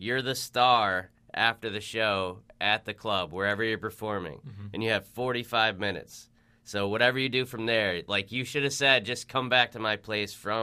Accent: Northeast, United States; Yeah, except for growing up in the Northeast, that's mm-hmm.

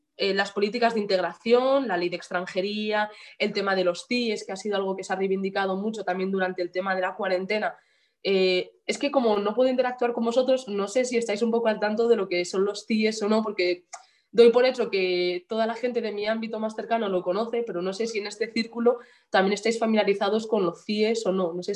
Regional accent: Spain; yo, mi hermano, mis primos, todos somos españoles de nacimiento, tenemos nacionalidad española

